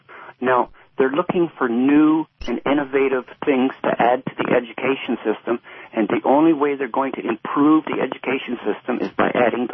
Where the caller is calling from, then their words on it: Sarnia, Ontario, Canada; I'm calling from Sarnia, Ontario, Canada.